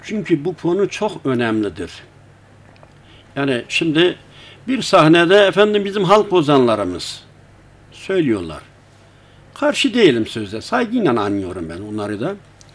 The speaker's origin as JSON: {"language": "Turkish", "town": "Sarıkamış", "region": "Kars", "country": "Turkey", "tie": "born there", "said": "Sarıkamış, Kazasının Köroğlu köyünde 1954'te nüfus kağıdında aynen yazıyor. 1-1 tarihinde dünyaya gelmişim."}